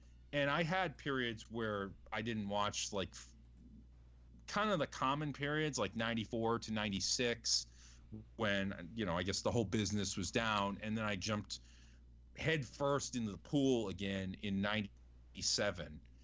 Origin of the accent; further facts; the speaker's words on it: Northeast, United States; But growing up in the Northeast, the territory system was dead by the time I was exposed to wrestling.